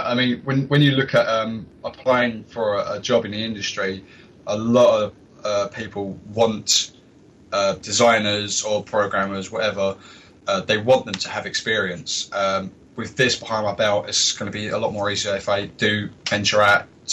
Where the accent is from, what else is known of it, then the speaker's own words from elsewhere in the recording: Dagenham, London, United Kingdom; now in Chelmsford, United Kingdom; I used to do a lot of BMXing back in my original hometown of Dagenham.